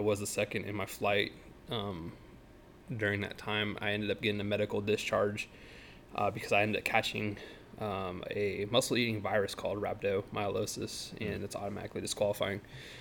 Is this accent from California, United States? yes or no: yes; Sacramento, California, United States; So I'm 28, you know. Been in California my whole life. I'm originally from Sacramento.